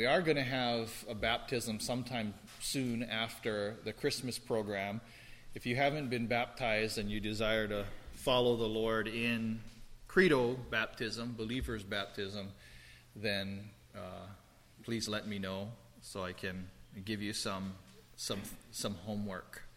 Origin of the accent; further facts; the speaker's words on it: Philippines; I'm Filipino, so it's actually I forgot to shave this week.